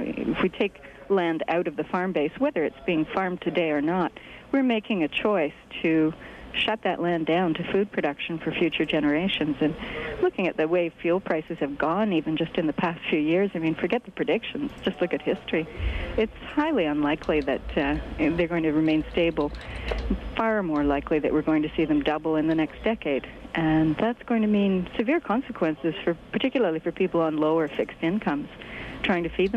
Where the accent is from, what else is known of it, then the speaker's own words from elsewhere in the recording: Toronto, Ontario, Canada; now in Vancouver, Canada; I came from Toronto